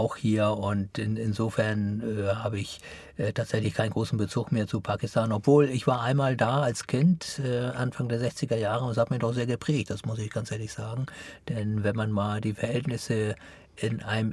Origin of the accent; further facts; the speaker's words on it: Hamburg, Germany; Meine Brüder und ich, wir sind dann schon in Hamburg geboren, da zur Schule gegangen, haben studiert und ja, haben unseren Lebensmittelpunkt eben jetzt in Norddeutschland.